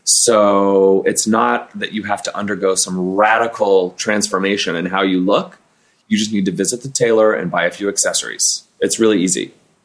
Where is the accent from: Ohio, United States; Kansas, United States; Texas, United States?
Texas, United States; also born or lived in Europe / South Pacific; Well, and the truth is I'm from Texas, but I also lived all over the world growing up. I lived in Europe. I lived in the South Pacific.